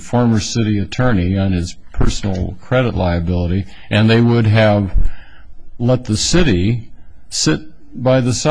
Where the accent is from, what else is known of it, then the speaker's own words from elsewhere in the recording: California, United States; Well, I am, because the district court didn't, as far as, you know, I come from California, and you have to go through this elaborate procedure